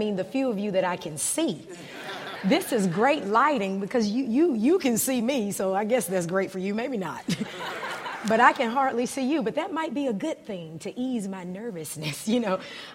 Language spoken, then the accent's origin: English; Winston-Salem, North Carolina, United States; I'm originally from Winston-Salem, so he's traveling here from there.